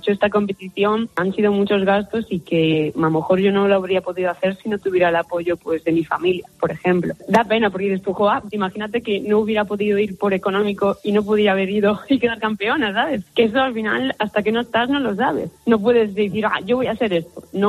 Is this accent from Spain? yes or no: yes; Galicia, Spain; más yo que vengo de Galicia, donde hace frío